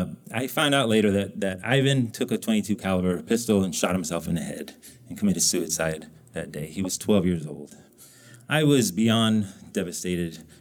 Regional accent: New Mexico, United States; I grew up in New Mexico. Guns are a part of a life in New Mexico

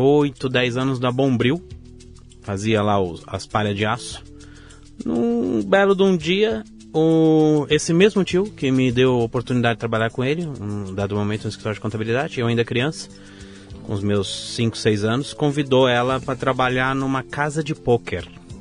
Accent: São Bernardo do Campo, São Paulo, Brazil; Eu nasci na Vila Prudente, São Paulo. Eu sou criado desde os meus 2 anos de idade em São Bernardo do Campo.

